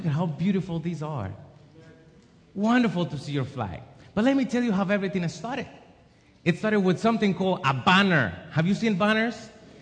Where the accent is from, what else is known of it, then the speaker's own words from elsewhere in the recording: United States; born there; I was born here in the States. My parents are from El Salvador, so I needed to come prepared because I wanted to represent El Salvador.